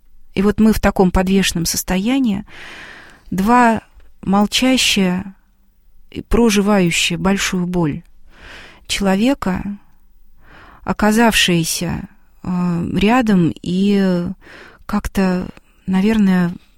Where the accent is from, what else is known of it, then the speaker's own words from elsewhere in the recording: Russia; Но я вот из России.